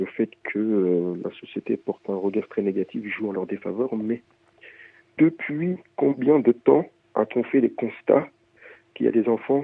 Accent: Senegal; On est tous originaires du Sénégal.

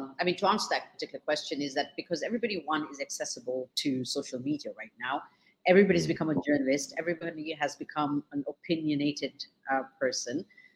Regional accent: Kenya; obviously, you know, being Kenyan, I'm proudly taking, you know, ownership and onus

